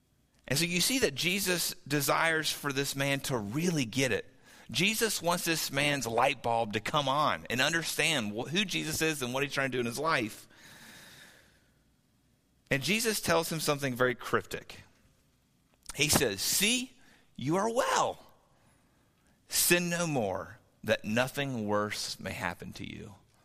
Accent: Kentucky, United States; I'm from Northern Kentucky, old high school buddy, trying to sell me a car

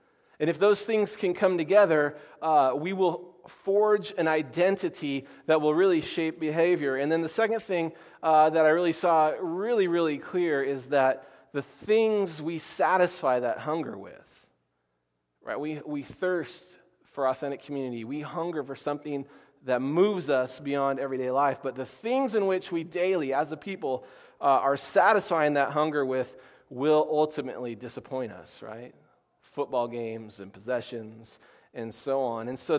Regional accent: Portland, United States; oh, actually it's Oakland, but I'm from Portland.

